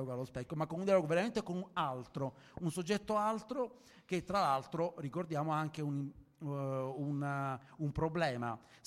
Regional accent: Sicily, Italy; Io sono siciliano e sono abituato ai souk, sono abituato ai mercati confusionari.

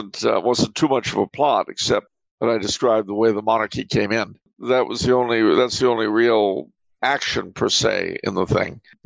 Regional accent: New York City, New York, United States; born there; I was born in New York City on the day that John F. Kennedy was elected.

